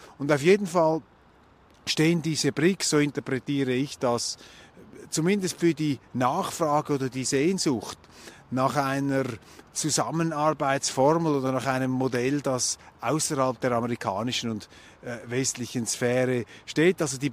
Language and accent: German; Switzerland; als Schweizer beobachten wir, die Welt verändert sich, die herkömmlichen Blöcke sind nicht mehr so dominant.